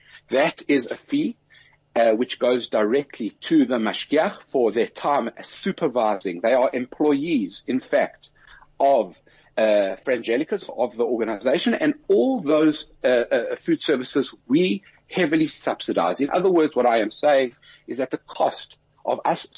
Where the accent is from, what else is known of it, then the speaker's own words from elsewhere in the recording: South Africa; And I filled up as every South African and every Jewish South African does.